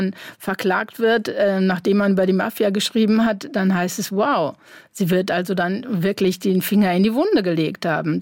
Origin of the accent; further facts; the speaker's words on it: North Rhine-Westphalia, Germany; Ich bin im Ruhrgebiet aufgewachsen